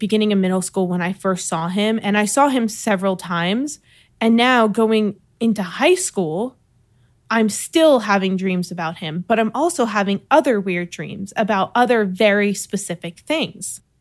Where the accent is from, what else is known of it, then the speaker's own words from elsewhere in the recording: New York, United States; But I grew up in New York, so everything was farm back then, you know?